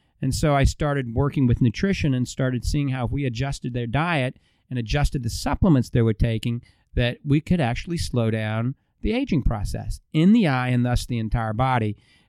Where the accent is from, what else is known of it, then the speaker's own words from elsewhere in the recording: New Orleans, Louisiana, United States; born there; So I was born in New Orleans, Louisiana. September 15th, 1961. I'm 55 years old now.